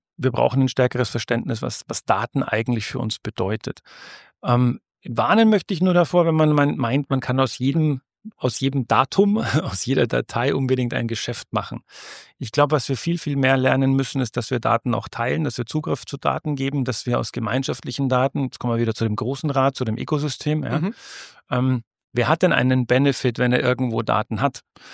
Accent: Munich, Bavaria, Germany; ich komme aus München

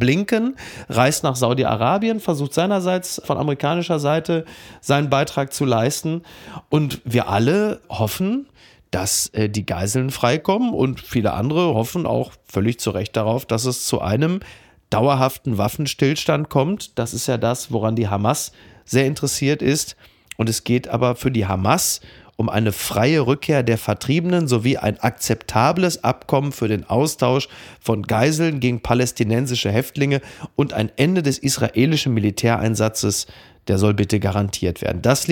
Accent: North Rhine-Westphalia, Germany; born or raised there

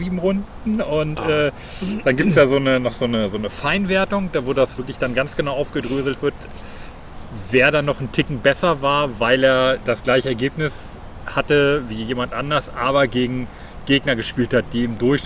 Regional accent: Germany; Als Deutscher hast du meistens 2 Wertungszahlen, das heißt diese deutsche Wertungszahl und dann das internationale Elo.

